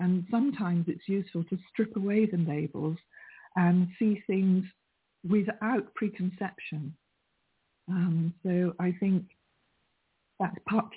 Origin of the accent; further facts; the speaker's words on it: England, United Kingdom; Remember, I'm English.